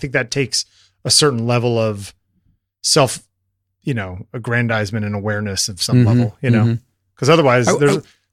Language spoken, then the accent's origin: English; United States; I would never say that, Jeffrey. I'm an American.